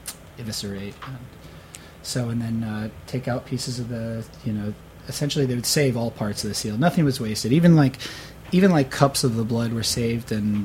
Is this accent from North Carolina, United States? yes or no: yes; North Carolina, United States; growing up in Eastern North Carolina and going into, your standard Chinese takeout place